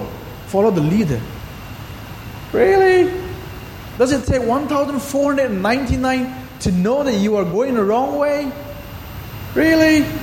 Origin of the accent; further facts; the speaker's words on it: Manipur, India; growing up in Manipur, in a place like Manipur, you get to experience a lot of challenges.